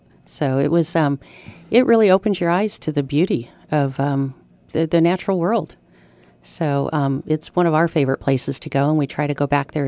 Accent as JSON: {"language": "English", "region": "Colorado", "country": "United States", "tie": "born or raised there", "said": "So, well, I grew up in Colorado, and we did do a lot outside."}